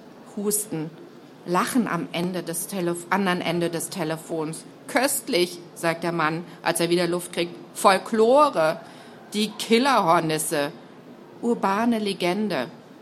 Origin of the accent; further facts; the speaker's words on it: Southern Germany, Germany; Wir sind beide in Süddeutschland aufgewachsen, Doppelhaushälften in der Provinz.